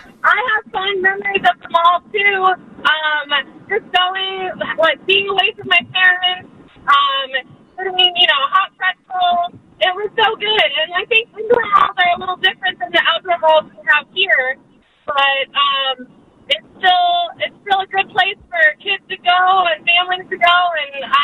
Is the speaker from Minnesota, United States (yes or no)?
yes; St. Peter, Minnesota, United States; now in San Diego, United States; I'm from City Heights now, but originally I'm from Minnesota like you